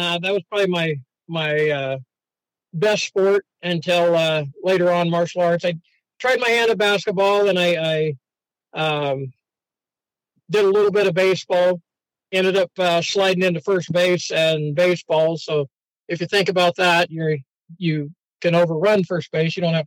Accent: Nampa, Idaho, United States; Where I grew up, till I was about 13 years old, grew up on the north side of Nampa, which anybody that knows Nampa knows that's kind of the rougher part of town.

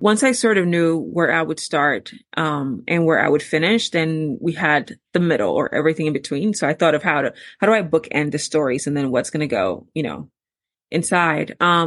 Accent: Newark, New Jersey, United States; I was always intrigued by my own experiences growing up in the Ironbound and the people around me and the way that people felt about Newark and just like setting in general.

